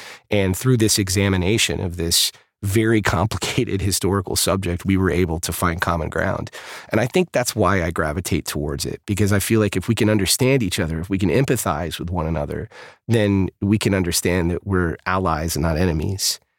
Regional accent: Texas, United States; I grew up in the South. I grew up in Texas, you know, in a very conservative family

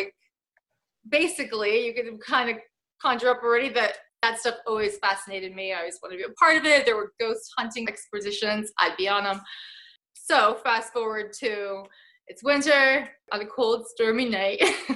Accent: Poland; English is a second language; I'm originally from Poland.

